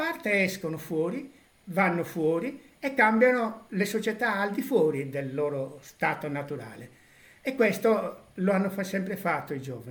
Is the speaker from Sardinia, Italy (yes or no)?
yes; Villanova Truschedu, Sardinia, Italy; born there; Io ho 75 anni … sono nato il secolo scorso, però sono nato a Villanova Truschedo il secolo scorso